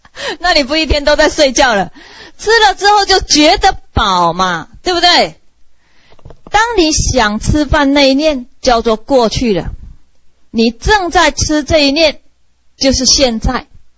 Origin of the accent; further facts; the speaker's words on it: United States; 他们问我从哪里来，我说我从美国来